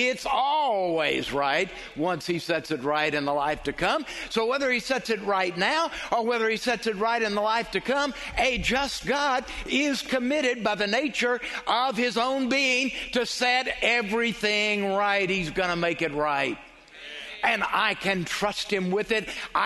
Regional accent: Texas, United States; You know I'm an Irish Texan.

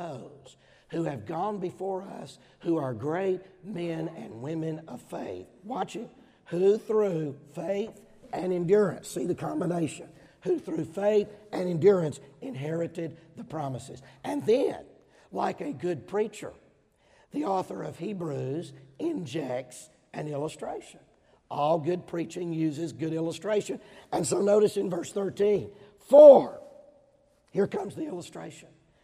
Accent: Georgia, United States; Now, I grew up in Georgia. Everybody knows people from Alabama and Georgia have the blessing of a beautiful southern accent.

